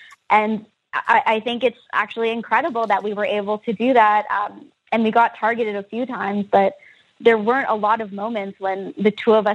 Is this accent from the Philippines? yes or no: yes; Philippines; now in Toronto, Canada; I am a Filipino immigrant woman who lives in downtown Toronto.